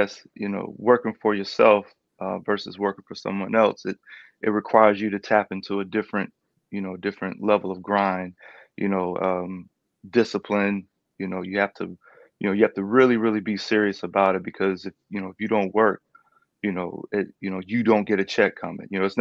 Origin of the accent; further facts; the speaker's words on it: Clarksville, Tennessee, United States; also born or lived in Fayetteville, North Carolina; I'm from Clarksville, Tennessee. I was actually born in Fayetteville, North Carolina, but my mother and I, we moved here late 80s.